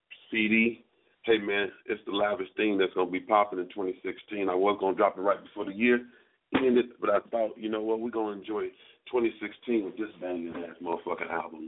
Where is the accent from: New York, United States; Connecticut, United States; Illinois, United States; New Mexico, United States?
Illinois, United States; Chicago; So he's a Chicago artist, man. I got to get a little to my hometown.